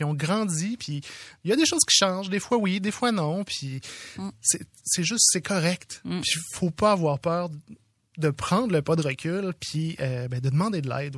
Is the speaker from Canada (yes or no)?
yes; Quebec City, Quebec, Canada; moi je viens de Québec là, j'étais au Cégep Garneau à Québec